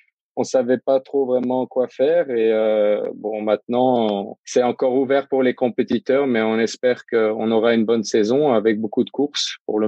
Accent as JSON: {"language": "French", "country": "Luxembourg", "said": "je viens du Luxembourg, je suis skieur professionnel."}